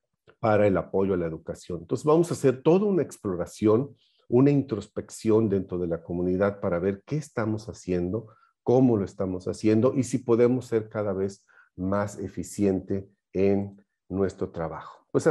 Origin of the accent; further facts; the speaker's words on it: Veracruz, Mexico; Les recuerdo que soy veracruzano